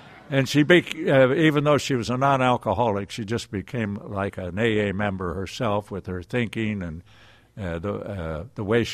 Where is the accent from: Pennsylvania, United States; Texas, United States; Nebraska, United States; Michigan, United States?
Nebraska, United States; finally wound up back in my hometown in Nebraska, which is in northeast part of the state. It was a town of about 30,000, I guess.